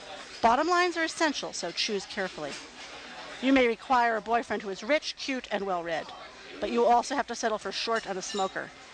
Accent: New Jersey, United States; I grew up in New Jersey, where women have strong beliefs about love.

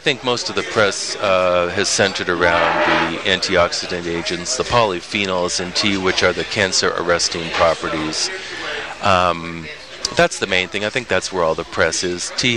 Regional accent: New England, United States; I was born and raised basically in New England on tea bag tea

